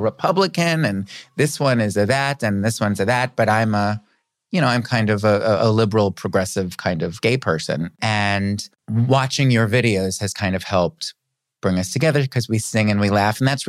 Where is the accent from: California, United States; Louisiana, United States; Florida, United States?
Florida, United States; also born or lived in Long Island; Technically, I'm a New Yorker. I was born on Long Island, but then we moved to South Florida. See, I still say Florida, when I was about 9 years old, and then stayed there for 11 years.